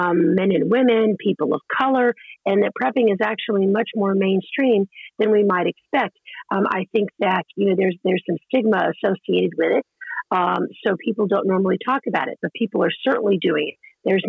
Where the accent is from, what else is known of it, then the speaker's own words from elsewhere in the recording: the South, United States; I grew up in the South, so I was, you know, used to needing to prepare for a hurricane, and my father was in the military.